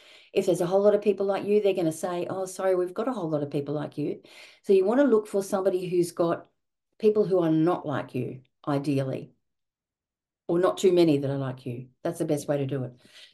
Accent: Australia; I'm an Australian narrator

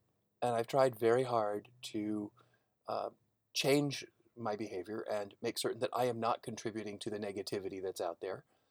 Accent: Chicago, Illinois, United States; I grew up in Chicago. Most of my friends were Jewish. So that's why I use the word tuchus.

